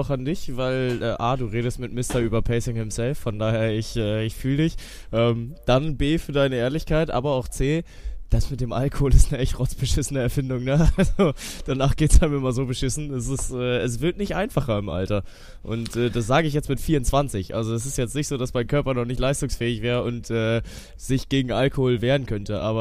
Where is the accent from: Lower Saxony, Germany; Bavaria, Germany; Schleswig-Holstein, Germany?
Schleswig-Holstein, Germany; Kiel; now in Cologne, Germany; Ich bin ja Kieler Jung